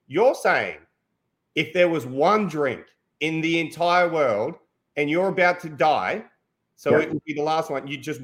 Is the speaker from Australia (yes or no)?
yes; Australia; I'm Australian. We eat a lot of lamb in Australia.